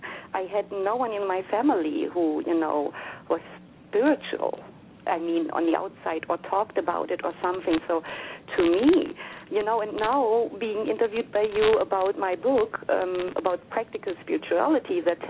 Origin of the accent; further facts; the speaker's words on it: East Germany, Germany; English is a second language; I am from Germany. I actually grew up in former East Germany and with two older brothers and my mom and dad.